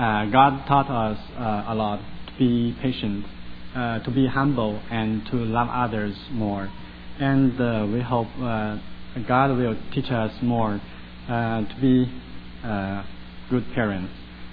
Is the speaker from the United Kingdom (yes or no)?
no; China; English is a second language; now in United States; We're from China, and our parents, our siblings are all in China. But here in USA, we had a big family, the Trinity Baptist Church.